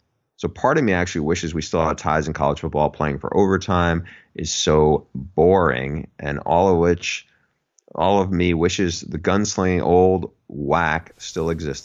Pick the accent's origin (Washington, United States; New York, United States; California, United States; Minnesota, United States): California, United States; San Diego; as a kid growing up in San Diego